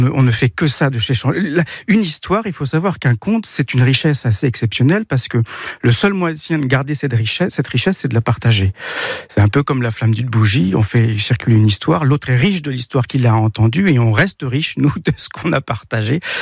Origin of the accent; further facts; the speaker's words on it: Argentan, Normandy, France; born there; now in Colombier-du-Plessis, France; Je suis né à 70 km de l'endroit où j'habite aujourd'hui. Je suis né à Argentan, dans l'Orne.